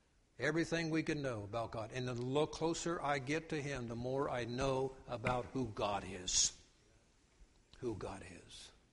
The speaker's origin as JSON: {"language": "English", "region": "Ohio", "country": "United States", "said": "I'm from Ohio. We have problems at times. Although I'm still learning a Southern."}